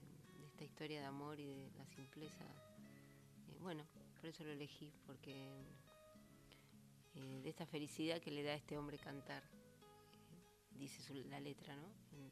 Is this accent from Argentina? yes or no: yes; Buenos Aires, Argentina; Soy porteña, sí.